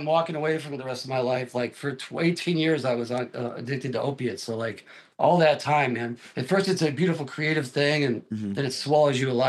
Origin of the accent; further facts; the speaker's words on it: Cleveland, Ohio, United States; Yeah, I'm from Cleveland.